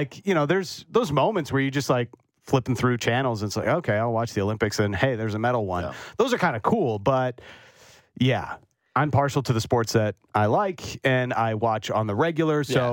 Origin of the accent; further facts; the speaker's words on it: Canada; It's just like everything you love about being Canadian is embodied in this team.